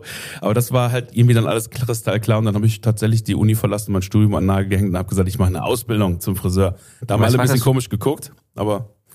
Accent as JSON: {"language": "German", "town": "Dinslaken", "region": "North Rhine-Westphalia", "country": "Germany", "tie": "born or raised there", "also_born_or_lived": "Mülheim an der Ruhr", "said": "dann bin ich aufgewachsen in Dienstlaken, also das so am nördlichen Rand vom Ruhrgebiet, so zwischen so neben Duisburg und Oberhausen grenzen so an, kennt man vielleicht. Und das ist so der nördliche Rand, letzte Zechenstadt, die es da gab am nördlichen Rand."}